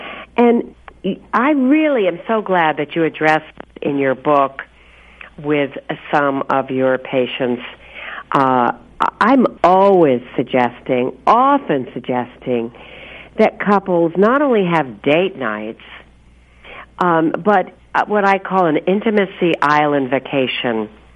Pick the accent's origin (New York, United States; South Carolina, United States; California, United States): California, United States; Los Angeles; born there; Yeah, and I used to live in Los Angeles. I was born in Los Angeles, actually.